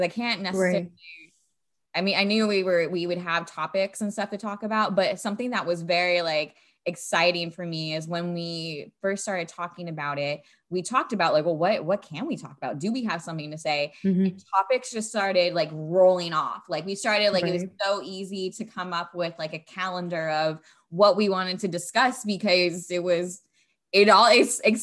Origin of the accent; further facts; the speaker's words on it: Florida, United States; while Sage and I come from Florida, we come from the same city, a few blocks away from each other